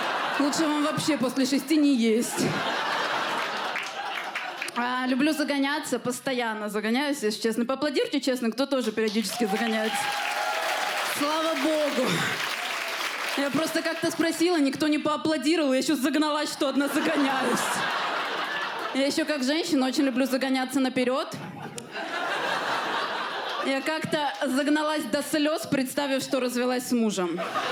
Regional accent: Armenia; я, как типичная армянка

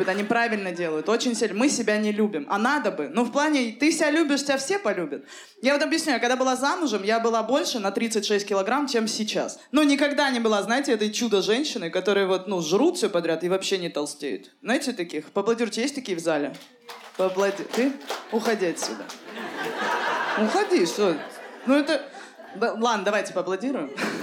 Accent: Nizhny Novgorod, Nizhny Novgorod Oblast, Russia; А я из Нижнего Новгорода, я туда приехала

